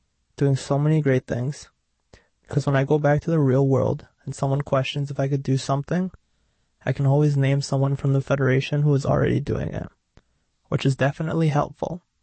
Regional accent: Uzbekistan; now in New York, United States; I'm originally from Uzbekistan in Central Asia.

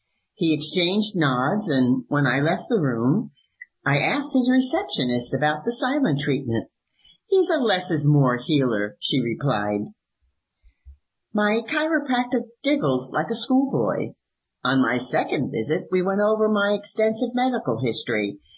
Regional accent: New Haven, Connecticut, United States; I grew up in New Haven, Connecticut, and have been a Big Blue fan all my life.

